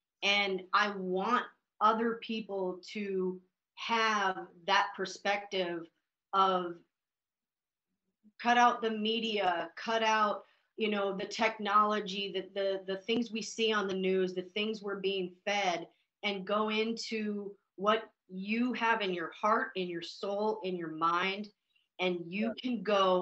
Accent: Montana, United States; so growing up in Montana and having that very kind of salt of the earth

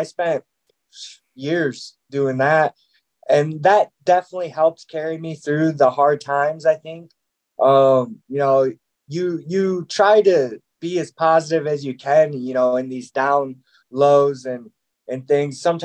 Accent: Illinois, United States; I had to move back home, back to my hometown in Illinois.

